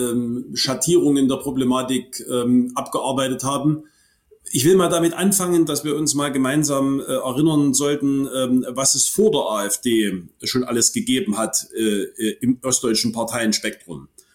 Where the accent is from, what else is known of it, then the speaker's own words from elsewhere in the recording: Hohenstein-Ernstthal, Saxony, Germany; In meiner Heimatstadt Hohenstein-Ernstthal